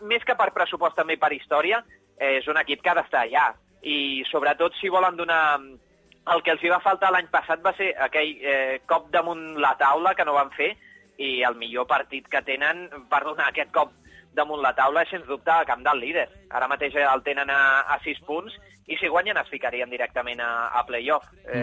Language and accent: Catalan; Catalonia, Spain; per la gent que som del Maresme